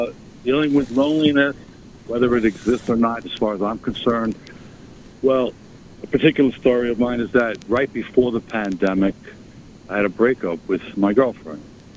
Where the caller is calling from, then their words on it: Long Island, New York, United States; from Long Island.